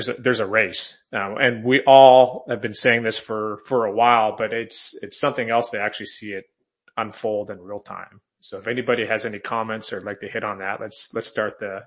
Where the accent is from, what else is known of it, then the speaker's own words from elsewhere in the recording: Texas, United States; And because I'm from Texas, I'm going to go ahead and start with this one.